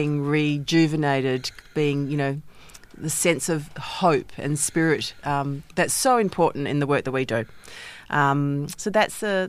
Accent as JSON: {"language": "English", "region": "northern Italy", "country": "Italy", "said": "Well, my mob is actually Italian, so I'm from the north of Italy. I'm one of five."}